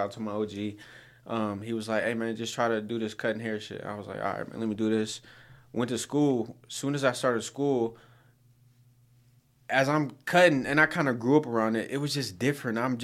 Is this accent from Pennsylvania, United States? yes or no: no; Nebraska, United States; Born and raised in the best state on the map, Nebraska.